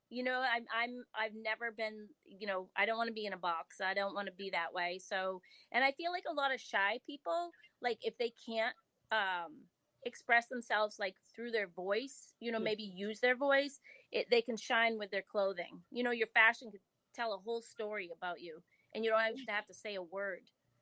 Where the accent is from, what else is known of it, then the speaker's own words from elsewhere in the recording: Holliston, Massachusetts, United States; I'm from Holliston, Massachusetts.